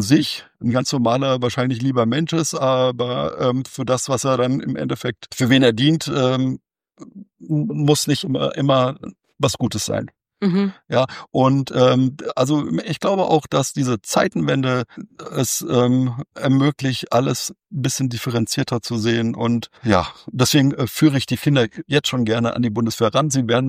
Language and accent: German; Hesse, Germany; jetzt komme ich aus dem Hessischen